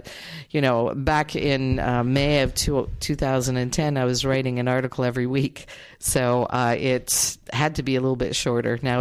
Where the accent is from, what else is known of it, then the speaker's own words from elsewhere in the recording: Canada; Well, I'm from Canada, so it's butter.